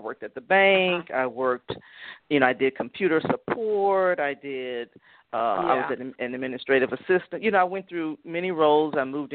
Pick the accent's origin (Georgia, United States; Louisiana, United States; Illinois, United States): Louisiana, United States; moved away as an adult; also born or lived in El Dorado, Arkansas; now in Dallas, United States; Originally came from Louisiana. I was born in El Dorado, Arkansas, moved to Louisiana, grew up there, went to school there, high school there, all that stuff. And then in 84, I moved to Dallas